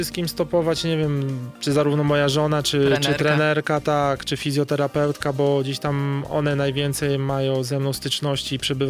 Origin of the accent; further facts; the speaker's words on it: Podlaskie Voivodeship, Poland; Znaczy ja przede wszystkim jestem dumny zawsze z tego, skąd pochodzę.